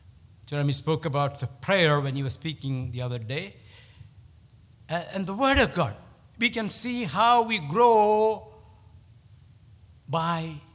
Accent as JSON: {"language": "English", "country": "India", "tie": "born or raised there", "said": "When I was growing up in India, I had experienced some of those legalistic rules."}